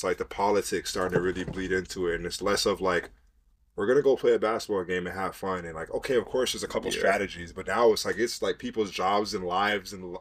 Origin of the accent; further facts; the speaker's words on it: Canada; thinking that I'm soft because I'm from Canada